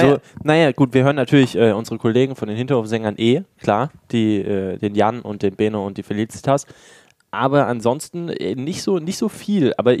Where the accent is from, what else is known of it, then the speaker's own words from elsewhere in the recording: Rhineland-Palatinate, Germany; accent: Rhenish Hessian; wir kommen aus Rheinhesse, wir können auch rheinhessisch babbeln